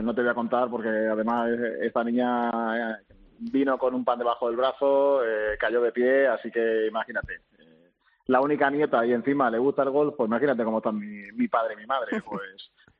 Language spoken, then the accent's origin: Spanish; Cádiz, Andalusia, Spain; ya sabéis que soy muy gaditano